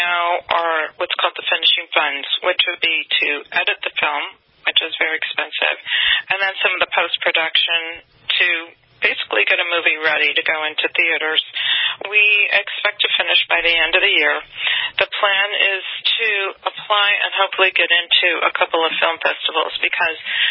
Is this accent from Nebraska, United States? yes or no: yes; Omaha, Nebraska, United States; I'm from Omaha, Nebraska.